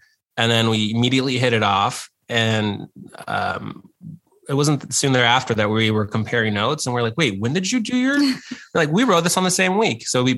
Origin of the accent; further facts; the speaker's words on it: Chicago, Illinois, United States; I'm from Chicago, and I grew up on the West Side. So very inner city, that cliche story, single parent mom, no brothers and sisters. And I'm Mexican and Cuban, and my culture was Mexican growing up. So I was born and raised Catholic.